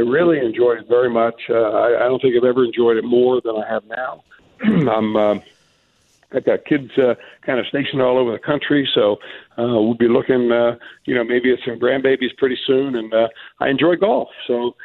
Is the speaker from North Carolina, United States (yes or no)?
no; Cincinnati, Ohio, United States; And I told him I was from Cincinnati.